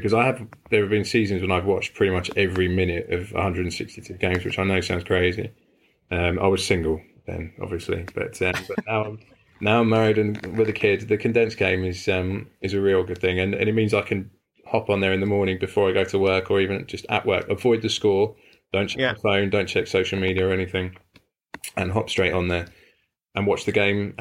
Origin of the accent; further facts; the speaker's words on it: England, United Kingdom; I say nil rather than zero because I'm English.